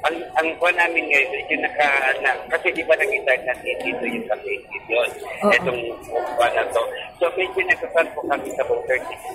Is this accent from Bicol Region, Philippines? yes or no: yes; Sorsogon, Bicol Region, Philippines; talagang pinapapong talaga po dito yung turismo sa Bicol, at most especially dito sa amin sa Sorsogon